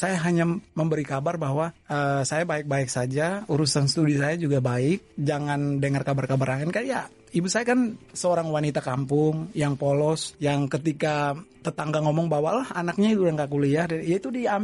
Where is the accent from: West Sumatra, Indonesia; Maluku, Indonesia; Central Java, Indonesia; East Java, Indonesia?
Maluku, Indonesia; Ambon; Kebetulan saya Ambon itu masuk dalam daerah target ya, daerah target.